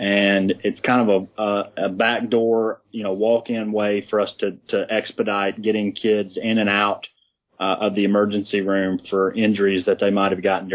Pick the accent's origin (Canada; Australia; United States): United States; the South; Obviously, I'm from the South, and I've visited around.